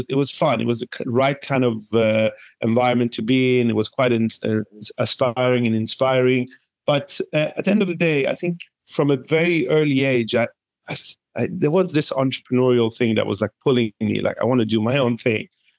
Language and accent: English; Sweden; also born or lived in Iran / London; I'm originally Iranian, but my family moved to Sweden when I was two, and I grew up in Sweden. So Sweden has been my home and still is till today. But I have spent half of my life in London and half of it in Sweden, I would say.